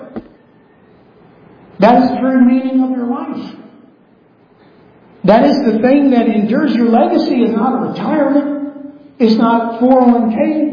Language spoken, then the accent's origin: English; the South, United States; oh, we're from the South and this, by golly, we left the women and children.